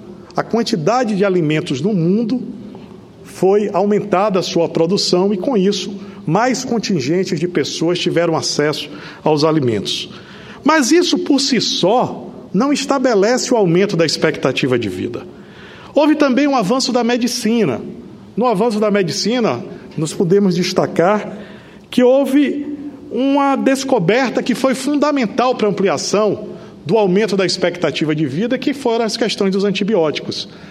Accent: Bahia, Brazil; porque vim da Bahia. E como bom baiano

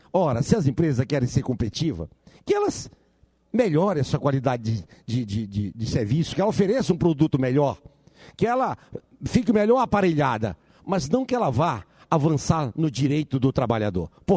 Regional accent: Roraima, Brazil; fica a passo de jabuti, como diz na minha terra, no estado de Roraima

